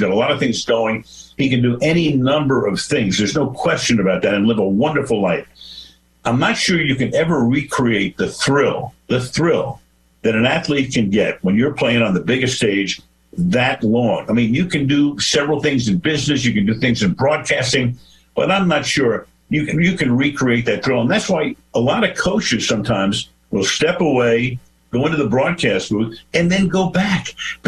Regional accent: Los Angeles, California, United States; Yes, I do, because this is my hometown

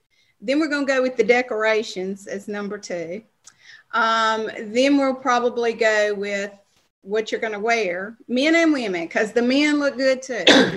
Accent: Starkville, Mississippi, United States; I attended Mississippi State, and I'm from Starkville, Mississippi.

